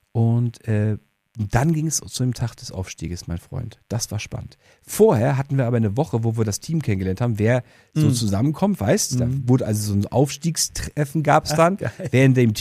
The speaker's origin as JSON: {"language": "German", "town": "Rostock", "region": "Mecklenburg-Vorpommern", "country": "Germany", "said": "Ich bin auch Rostocker"}